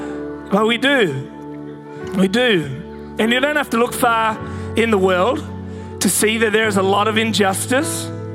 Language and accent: English; Hornsby, New South Wales, Australia; And I remember I grew up in Hornsby. Anyone heard of Hornsby? Grew up in Hornsby, lived there till I was 10 years old.